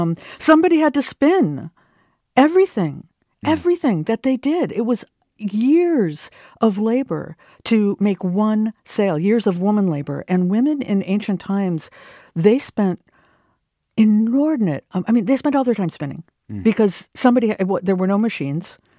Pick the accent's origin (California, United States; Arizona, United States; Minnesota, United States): Minnesota, United States; Also, I'm from Minnesota, so we did